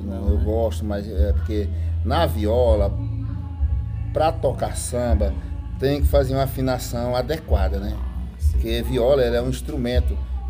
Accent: Maranhão, Brazil; Eu sou sertanejo. Eu nasci no interior, né? Nasci no interior do estado do Maranhão, então eu, quando era criança, eu tinha muita vontade de ser vaqueiro.

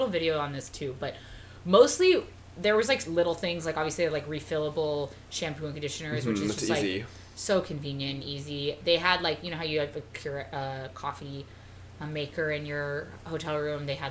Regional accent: Arizona, United States; I'm from Arizona.

